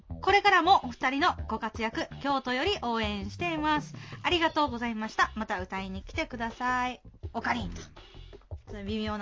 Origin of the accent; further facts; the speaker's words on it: Sasebo, Nagasaki, Japan; 私たちのふるさと佐世保を見に京都からワンマンライブを来ていただいて